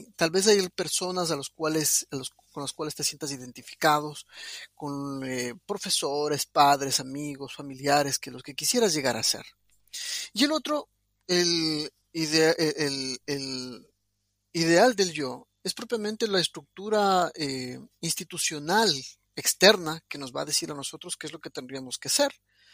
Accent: Ecuador; now in Argentina; Soy ecuatoriano, pero adoptado por los argentinos. Estoy justamente en este momento en Argentina.

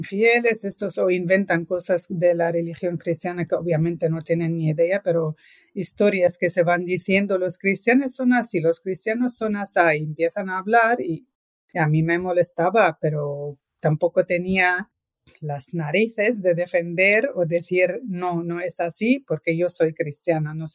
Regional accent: Egypt; Mira, siendo una minoría, la minoría copta en Egipto es... Hace años no se notaba mucho, o sea, siempre convivimos

